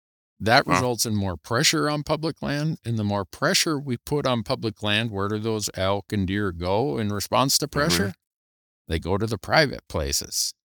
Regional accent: Montana, United States; Like my home state of Montana, we issue statutorily, we have to issue 17,000 non-resident deer and elk tags.

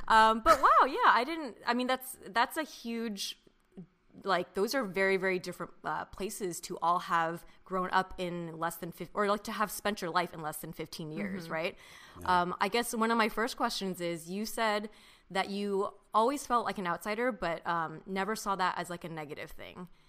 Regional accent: California, United States; I grew up in Orange County. So my sister, Mission Viejo. So I went to Capo.

